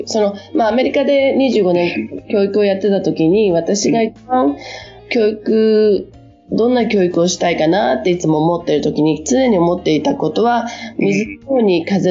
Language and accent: Japanese; Tokyo, Japan; 私は都会、ま、東京で生まれて、実は東京で育ってるので、